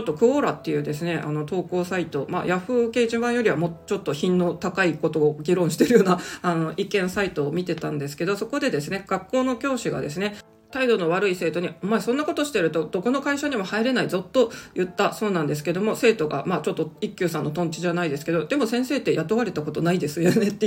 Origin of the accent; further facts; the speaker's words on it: Sapporo, Hokkaido, Japan; あとは私は札幌出身ですけど